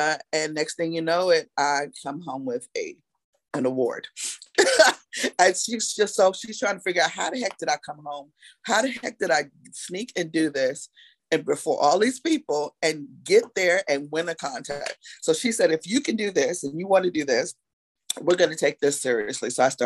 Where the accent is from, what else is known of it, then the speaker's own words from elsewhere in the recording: New York, United States; now in Knoxville, United States; So I'm from New York, but I now live in Knoxville. Knoxville is my home.